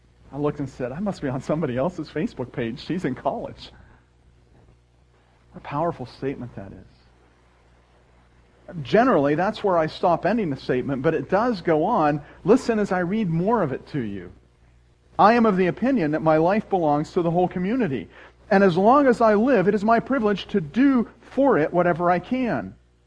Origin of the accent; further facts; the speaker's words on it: Scotland, United Kingdom; you know I'm a Scotsman